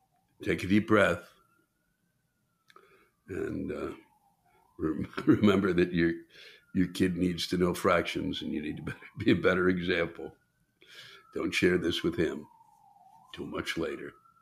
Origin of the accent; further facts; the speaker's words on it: Mississippi, United States; I'm not religious at all, but I grew up in the Bible Belt of southern Mississippi.